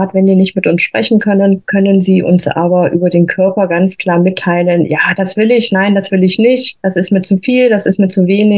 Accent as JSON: {"language": "German", "region": "Thuringia", "country": "Germany", "tie": "born there", "moved": "as an adult", "lives_now": "Freising, Germany", "said": "komme hier aus der Nähe von München, also wohnhaft jetzt im Freising. Gebürtig eigentlich komme ich aus Thüringen, bin aber quasi nach der Wende hier in Bayern gelandet"}